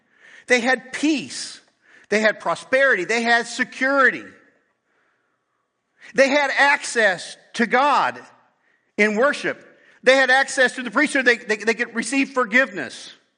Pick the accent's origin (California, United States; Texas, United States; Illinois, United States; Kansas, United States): Kansas, United States; Hazel; in my hometown where I grew up in Hazel, Kansas.